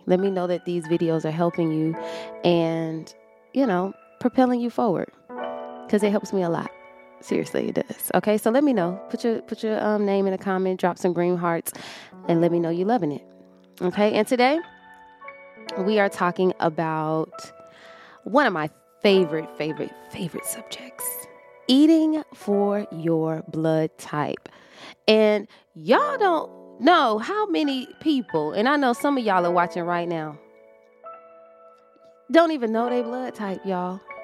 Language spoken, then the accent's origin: English; Atlanta, Georgia, United States; Coca-Cola, the right way to say it, but I'm from Atlanta, so.